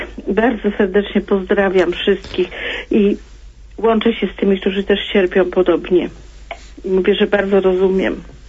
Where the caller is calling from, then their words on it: Silesian Voivodeship, Poland; dzwonię z Zagłębia.